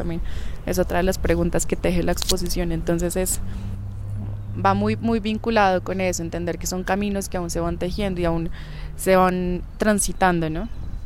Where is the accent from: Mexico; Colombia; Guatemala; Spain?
Colombia; Bogotá; yo, que soy de Bogotá y que tal vez he vivido el conflicto de maneras distintas